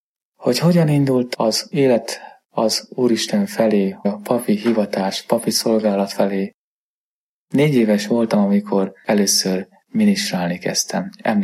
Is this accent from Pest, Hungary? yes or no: yes; Göd, Pest, Hungary; Gödről származom, édesanyám meg édesapám is pedagógus.